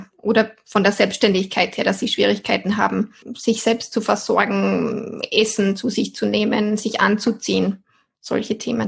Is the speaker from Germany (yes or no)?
no; Austria; ich komme aus Österreich, bin bald 30 Jahre alt